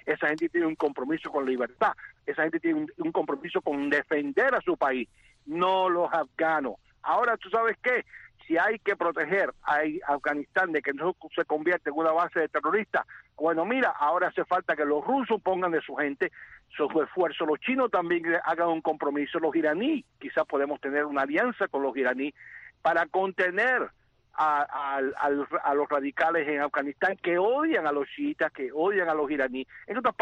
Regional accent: United States; yo como americano estoy harto de ver a nuestra juventud morir en un país

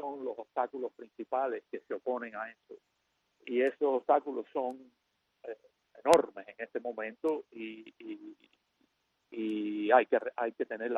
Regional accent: Cuba; moved away; Es verdad que muchas cosas han cambiado cuando yo salí de Cuba. Yo recuerdo que mi padre me decía, te matan y nadie se entera, te matan y no pasa nada.

